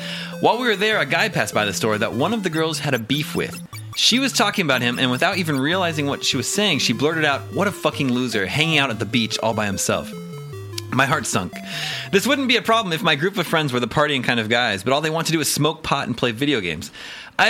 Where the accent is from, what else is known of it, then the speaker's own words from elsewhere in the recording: Kansas, United States; I didn't get to do that in the summers growing up in Kansas.